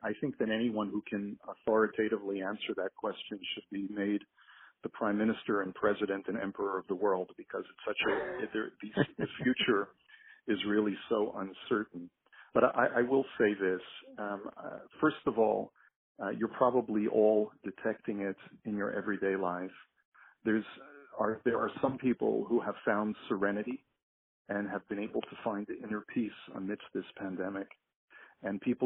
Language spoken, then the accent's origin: English; United States; now in Canada; Canada has not been as heavily hit as the U.S., although I am an American and I have plenty of family in California.